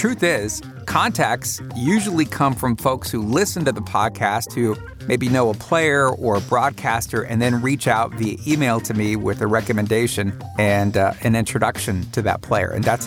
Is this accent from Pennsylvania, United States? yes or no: no; Mansfield, Ohio, United States; I grew up in Mansfield.